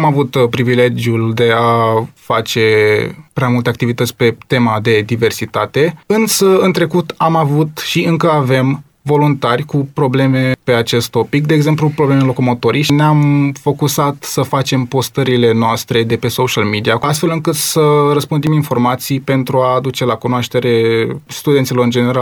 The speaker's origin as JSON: {"language": "Romanian", "town": "Tulcea", "region": "Tulcea County", "country": "Romania", "said": "De fel sunt din Tulcea."}